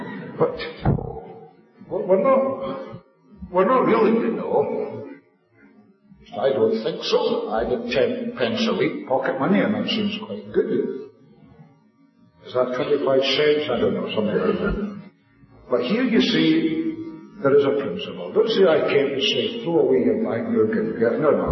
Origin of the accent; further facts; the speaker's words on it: Scotland, United Kingdom; I'm a Scotsman